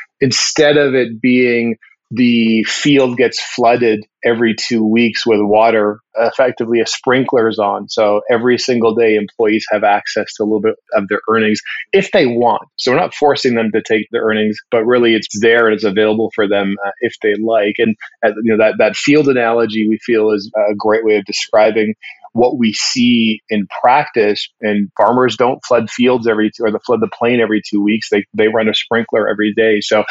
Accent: Vancouver, British Columbia, Canada; now in Atlanta, United States; I'm from Vancouver, Canada originally and living in beautiful Atlanta, Georgia over the last few years.

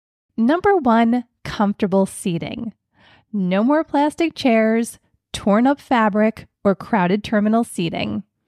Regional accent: Philadelphia, Pennsylvania, United States; it's hard to go back to my hometown Philly airport

